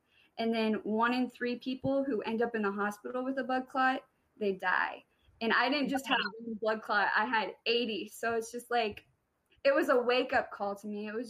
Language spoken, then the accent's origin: English; Minden, Nebraska, United States; now in San Diego, United States; I am originally from Nebraska, small town in Minden, Nebraska, and I just moved to San Diego for grad school.